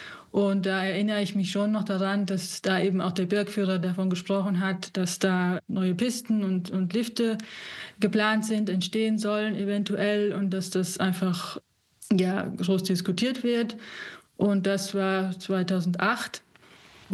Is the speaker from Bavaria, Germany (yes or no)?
no; Siegen, North Rhine-Westphalia, Germany; born there; now in Alps; Ich bin nicht in im Alpenraum geboren, sondern in Nordrhein-Westfalen, in Siegen. Das ist so zwischen Köln und Frankfurt. Und dort haben wir jetzt keine Berge, aber wir haben zumindest Hügel. Das ist eine Mittelgebirgsregion.